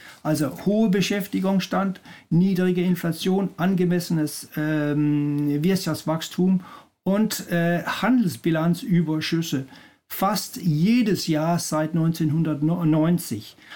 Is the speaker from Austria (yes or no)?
no; Denmark; als Däne ist es schwierig, den Pessimismus zu bewahren.